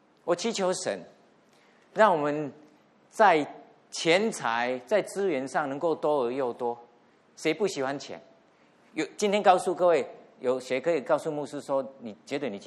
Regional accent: Taiwan; moved away as an adult; now in United States; 30年前的这一个月，我从台湾坐飞机来到美国，但是我在美国的第一个城市叫做 Jackson, Mississippi。

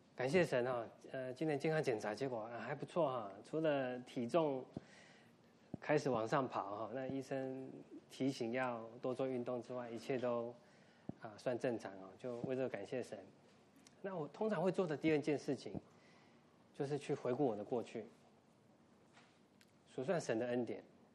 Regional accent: central Taiwan, Taiwan; now in United States; 从我从台湾来哦，在台湾中部一个乡下的地方哦，一个我记得我小时候还穿开裆裤哈，一个小男孩，然后现在住在美国，住在北卡，应该算是一个很好的地方。

